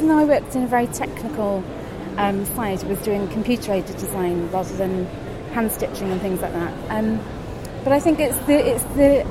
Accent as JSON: {"language": "English", "town": "Cardiff", "region": "Wales", "country": "United Kingdom", "tie": "born or raised there", "said": "I'm not a farm girl at all. I grew up in Cardiff, was born in Cardiff."}